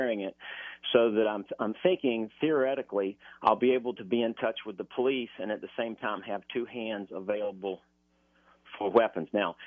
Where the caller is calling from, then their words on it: Jacksonville Beach, Florida, United States; Jacksonville Beach, Florida.